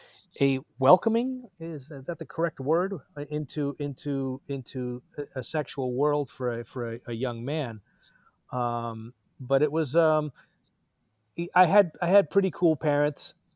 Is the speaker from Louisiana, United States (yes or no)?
no; New York, United States; I grew up in New York, and when I grew up, Chelsea was a hotbed of heroin addiction